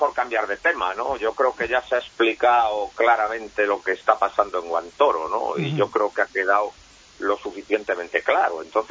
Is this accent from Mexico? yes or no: no; Spain; Bueno, tú ten en cuenta que somos españoles.